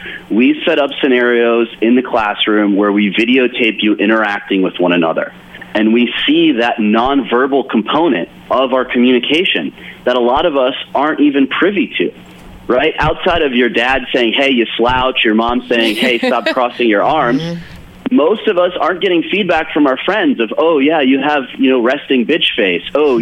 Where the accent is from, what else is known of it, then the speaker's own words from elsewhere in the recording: Detroit, Michigan, United States; I grew up in Detroit. I did not come from a wealthy family, as I said, a single father.